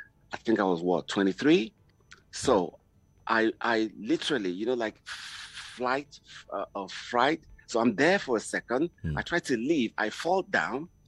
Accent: Abeokuta, Ogun, Nigeria; So growing up in Abeokuta, I always wanted to just make something of myself

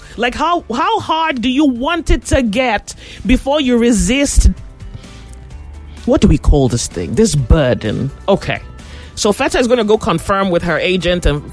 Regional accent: Nigeria; I'm not her friend. I'm a Nigerian who wants a passport.

